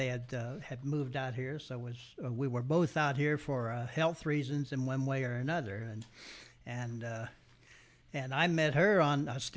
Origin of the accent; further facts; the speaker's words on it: Stuart, Florida, United States; born there; She was born in Seattle, and I was born in Stuart, Florida. So the opposite ends of the country.